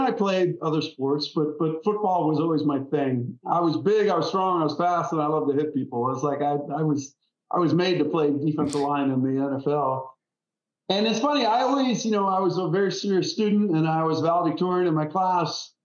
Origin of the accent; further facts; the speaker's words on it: Wisconsin, United States; So 5 years in my home state in Wisconsin, playing for the Packers, and then 5 years here in the Jaguars, and called it quits after that and decided to stay down here.